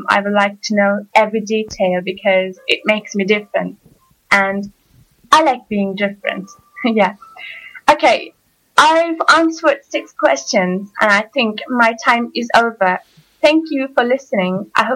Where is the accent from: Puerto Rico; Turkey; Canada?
Turkey; as I said before, and I'm from Turkey.